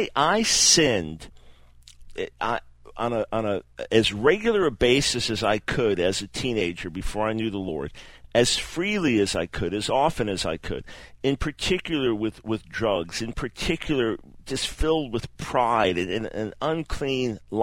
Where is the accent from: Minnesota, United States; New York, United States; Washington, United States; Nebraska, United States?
New York, United States; Long Island; also born or lived in Manhattan; I was born in Manhattan, and then my family moved to Long Island right before I turned 7 years old. And we were conservative Jews.